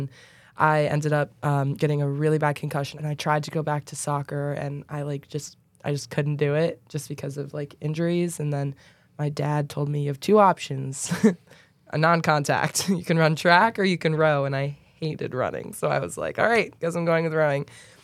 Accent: New York, United States; Yeah, I'm also from New York. I'm from more upstate though. So I'm like 4.5-5 hours away.

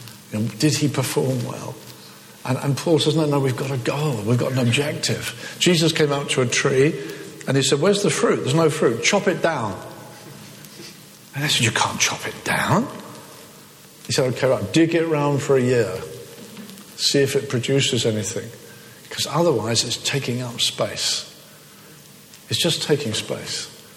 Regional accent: England, United Kingdom; now in Cape Town, South Africa; I'm a football fan. I come from England, okay?

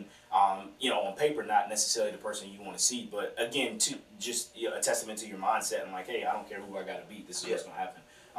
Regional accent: United States; I'm American and I like folk style.

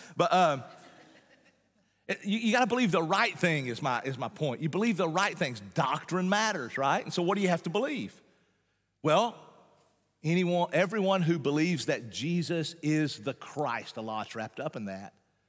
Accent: Appalachia, United States; Where we're from the Appalachian Mountains, deep in the Appalachian Mountains.

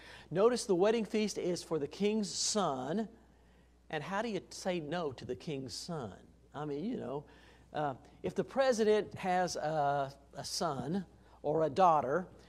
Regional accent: Illinois, United States; You know, we're meat and potatoes at every meal. That's how I grew up in Illinois.

